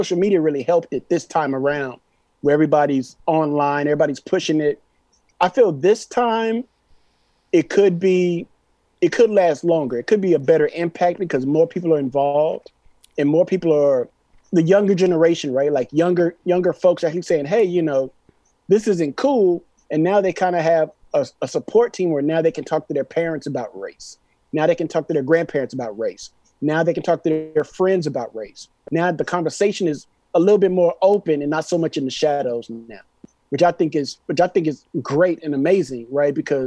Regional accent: Austin, Texas, United States; Well, you know, I'm born and raised in Austin, right?

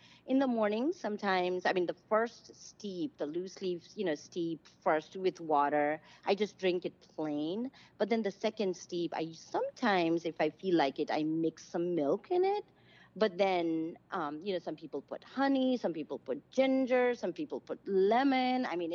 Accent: Nepal; And really, like, you know, growing up in Nepal, we, you know, we had a two-story building.

